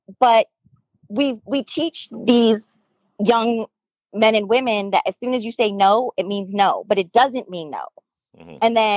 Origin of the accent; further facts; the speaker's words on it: Hollywood, California, United States; I came from Hollywood. So like I was used to sidestepping sexual harassment